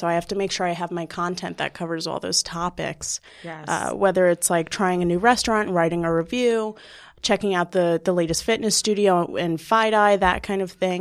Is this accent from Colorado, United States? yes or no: no; New York, United States; Born and raised in New York. Went to Manhattanville with you, obviously.